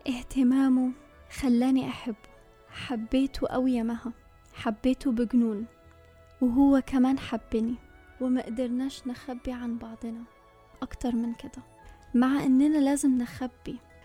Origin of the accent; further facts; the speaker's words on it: Cairo, Cairo Governorate, Egypt; أنا مصرية من القاهرة بس ما تولدتش فيها. بابايا ومامتي اتجوزوا وهم صغيرين قوي وسافروا يشتغلوا برا من بداية حياتهم. أنا وأخواتي كلنا تولدنا وتربينا برا وكبرنا في بلد تاني غير بلدنا